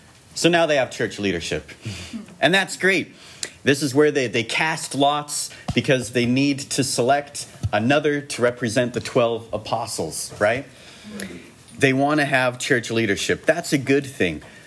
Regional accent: Bend, Oregon, United States; I'm from Bend, and raise your hand if you're also from Bend.

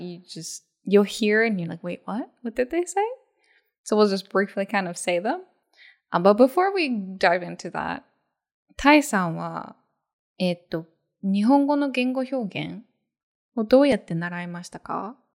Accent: Japan; I think growing up in Japan, you kind of do the same thing where you're just exposed a little bit at a time.

